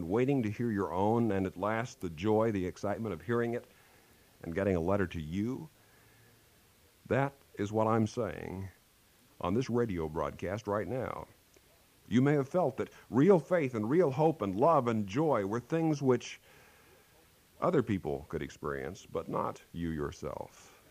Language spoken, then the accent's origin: English; Kansas, United States; I remember back in my home state of Kansas